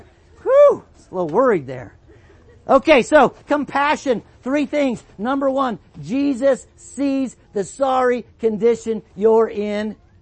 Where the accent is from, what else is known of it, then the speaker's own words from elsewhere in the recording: Oregon, United States; I grew up in Oregon.